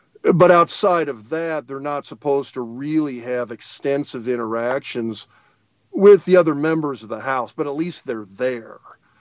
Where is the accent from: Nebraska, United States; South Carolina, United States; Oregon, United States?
Nebraska, United States; Lincoln; I mean, I grew up in Lincoln, and Lawrence is smaller than Lincoln, but it's a Midwestern college town, and I know what that's like.